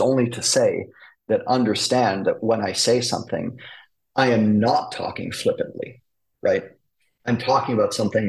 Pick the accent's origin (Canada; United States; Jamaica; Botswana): Canada; even as a Canadian.